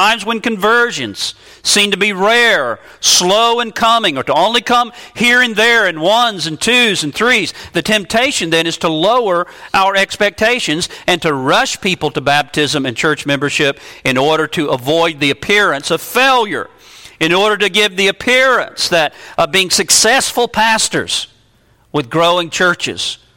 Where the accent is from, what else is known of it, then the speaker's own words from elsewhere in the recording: North Carolina, United States; I know in the churches where I grew up in North Carolina